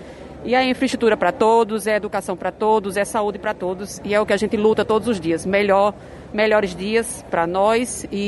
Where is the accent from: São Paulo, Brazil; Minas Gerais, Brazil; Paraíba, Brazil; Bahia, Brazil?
Paraíba, Brazil; Mamanguape; born there; eu fico feliz porque nasci nessa localidade, nasci em Mamanguape.